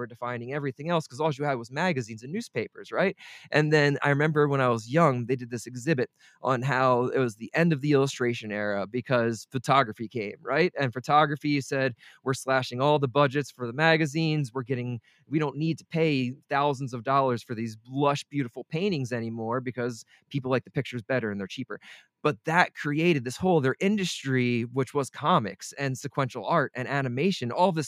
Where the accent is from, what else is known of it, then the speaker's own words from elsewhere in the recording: Wilmington, Delaware, United States; Like, I'm from Wilmington, Delaware. We're in the Brandywine Valley, which is the golden age of illustration.